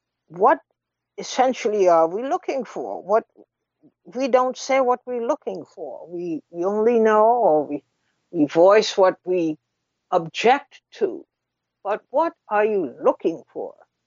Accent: Trinidad & Tobago; I come from a small country. I talk about it all the time. I come from Trinidad.

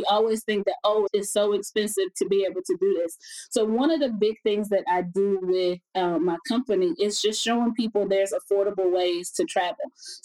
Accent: Chicago, Illinois, United States; I grew up in Chicago. I'm from the west side of Chicago.

